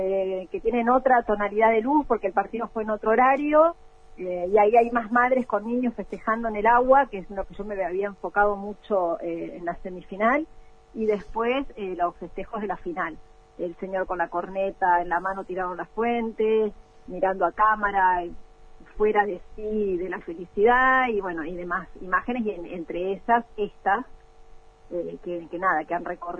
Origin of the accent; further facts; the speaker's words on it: Viedma, Río Negro, Argentina; era una foto que era de mi pueblo, de mi ciudad, que es la ciudad de Viedma